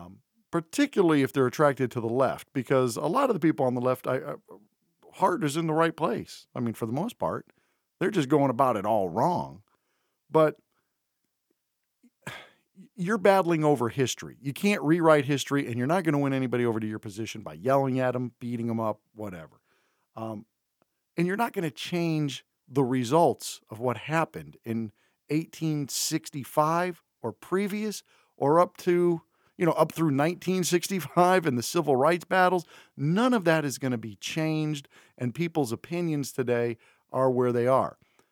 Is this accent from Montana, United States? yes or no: no; Connecticut, United States; This is in my home state of Connecticut.